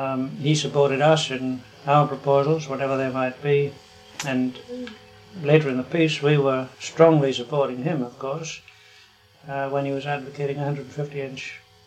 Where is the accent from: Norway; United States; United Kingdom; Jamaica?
United Kingdom; Swansea, Wales; Born and bred in Swansea, South Wales, which is where I went to university.